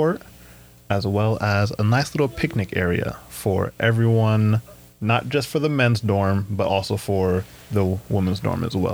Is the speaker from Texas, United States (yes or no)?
yes; Austin, Texas, United States; I'm from Austin, Texas. I am a senior here.